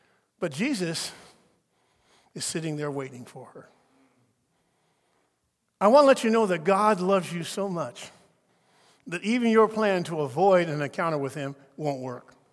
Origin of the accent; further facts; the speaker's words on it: Portland, United States; I remember growing up in Portland, we lived, our family was African American.